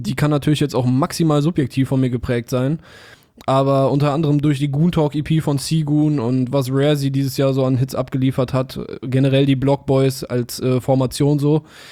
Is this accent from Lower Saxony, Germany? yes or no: no; Berlin, Germany; Also ich als Berliner.